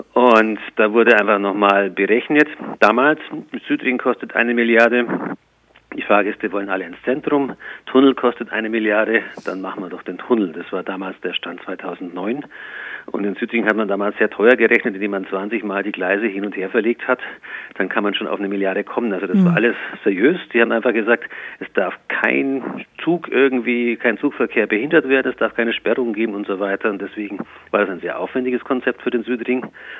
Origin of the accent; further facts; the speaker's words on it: Munich, Bavaria, Germany; Das sage ich als Münchner ungern.